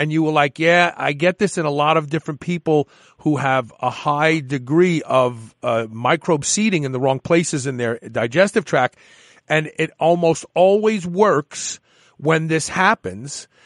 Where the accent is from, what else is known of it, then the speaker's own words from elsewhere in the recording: United States; because I figured if one is good, two is better, you know, I'm American.